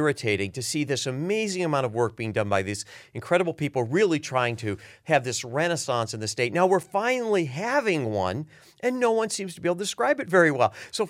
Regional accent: Michigan, United States; You know, I think when I was growing up in Michigan, first of all, the temperaments of people in different regions were the same as they are now.

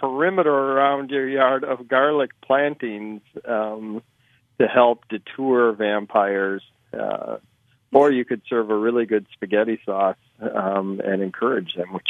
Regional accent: North Dakota, United States; it's similar to what you and I grew up with in North Dakota of cow tipping.

